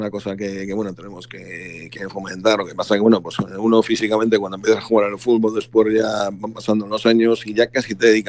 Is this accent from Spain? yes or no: yes; Galicia, Spain; No, pero bueno, yo soy gallego, evidentemente